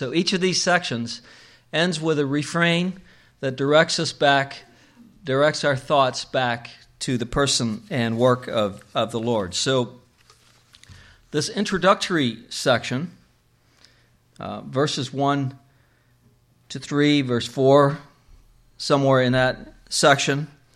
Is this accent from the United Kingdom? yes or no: no; Canada; now in United States; That includes me, by the way. I came from Canada.